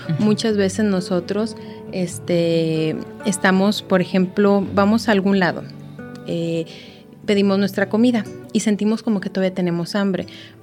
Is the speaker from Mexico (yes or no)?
yes; Mexico; nosotros como mexicanos desgraciadamente tenemos dichos que relacionan todo con la comida.